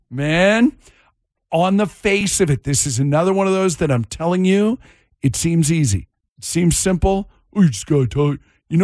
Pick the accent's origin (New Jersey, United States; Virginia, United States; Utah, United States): Utah, United States; We're all originally from Utah, and we were going to Nashville.